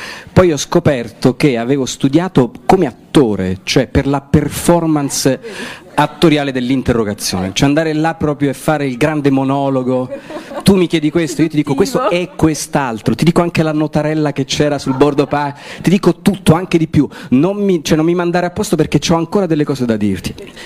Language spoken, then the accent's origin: Italian; Palermo, Sicily, Italy; moved away as an adult; now in Rome, Italy; io quando sono partito da Palermo a Roma, c'avevo in valigia due libri, ma veramente due.